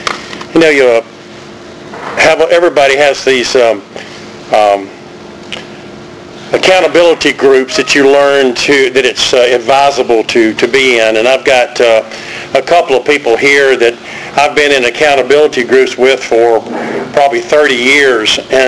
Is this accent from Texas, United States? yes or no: no; Tryon, North Carolina, United States; born there; I was born in Tryon, North Carolina. My mom born in Virginia.